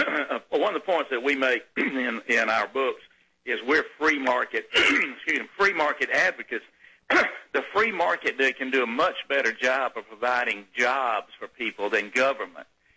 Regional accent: Mississippi, United States; Of course, I grew up a country boy. I grew up in Mississippi, a country boy

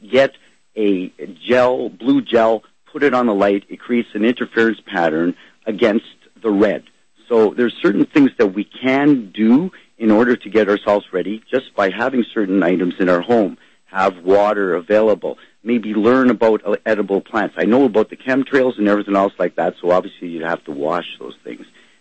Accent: Sudbury, Ontario, Canada; now in Ottawa, Canada; I'm actually from Sudbury, and I'm moved here to Ottawa.

